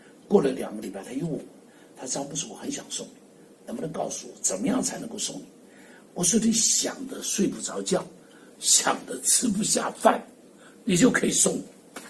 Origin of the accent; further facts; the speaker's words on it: China; 我们中国人最大的问题是不会做梦，不懂得什么叫做梦